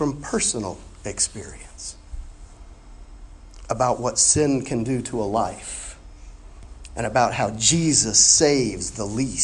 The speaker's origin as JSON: {"language": "English", "country": "Spain", "tie": "born or raised there", "said": "when we were kids growing up in Spain. See, we lived in a house on a hill in a row of similar houses that lined a crushed granite street on the edge of a subdivision."}